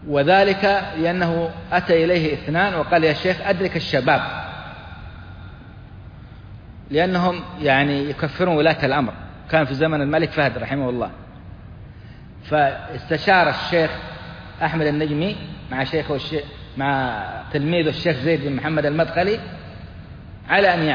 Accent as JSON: {"language": "Arabic", "country": "Saudi Arabia", "said": "في بلادنا السعودية"}